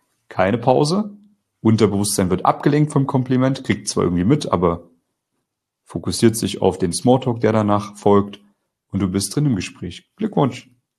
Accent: Germany; Ich komme ja aus Deutschland, hörst du ja wahrscheinlich. Piefke, oder? Haha.

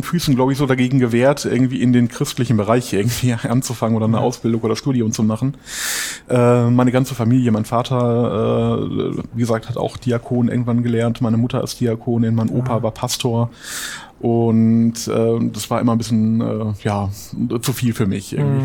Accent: Bielefeld, North Rhine-Westphalia, Germany; now in Hamburg, Germany; Aber ursprünglich komme ich aus dem tiefsten Ostwestfalen-Lippe in Bielefeld.

